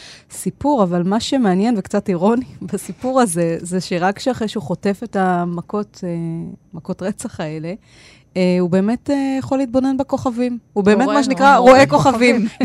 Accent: Rishon LeZion, Central District, Israel; כי גם אני מראשון.

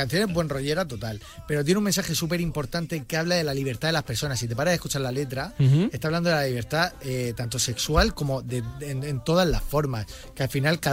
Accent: Bilbao, Basque Country, Spain; Yo soy de Bilbao, soy del norte

